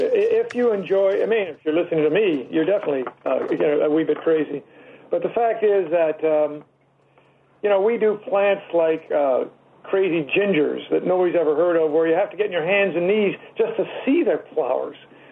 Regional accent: Montreal, Quebec, Canada; I grew up in Canada, so I grew up in Montreal, so I do know cold, I do know snow, and I do know winter.

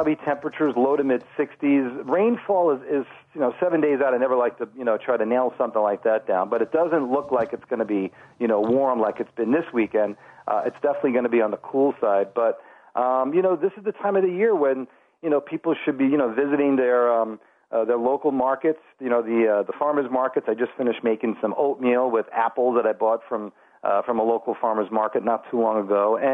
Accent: Island Lake, Illinois, United States; or you could do what I did, which was I'm from Island Lake, and I forgot my driver's license.

